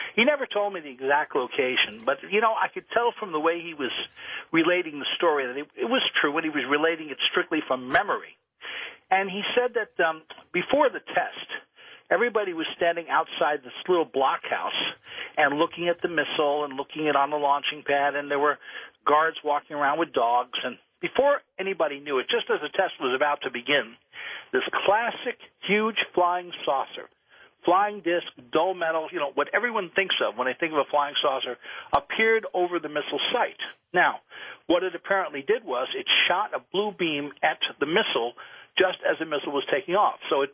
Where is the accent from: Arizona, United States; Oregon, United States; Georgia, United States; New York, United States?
New York, United States; I'm from New York, so I had relatives there.